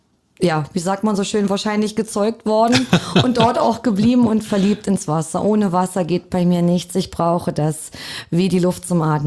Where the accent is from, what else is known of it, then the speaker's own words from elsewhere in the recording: Werben, Brandenburg, Germany; also born or lived in Cottbus; Ich selber bin gebürtige Cottbusserin. Und mein Elternhaus ist in Werben, Spreewald.